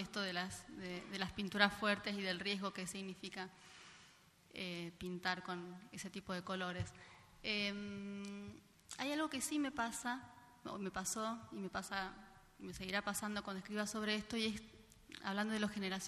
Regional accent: Buenos Aires, Argentina; Yo nací y crecí en Buenos Aires.

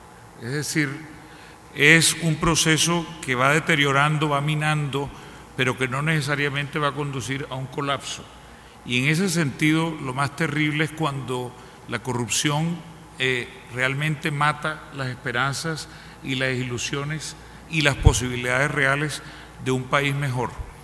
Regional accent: Colombia; yo como colombiano quiero decir que tengo ante todo un interés enorme

